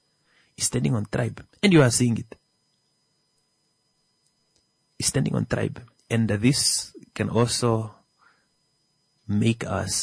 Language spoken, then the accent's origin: English; Namibia; Are we brave enough to say we are Namibians?